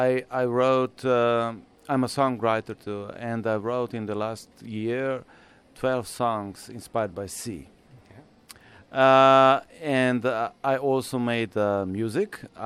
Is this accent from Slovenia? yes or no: yes; Slovenia; English is a second language; I'm coming from Slovenia. I live in Ljubljana.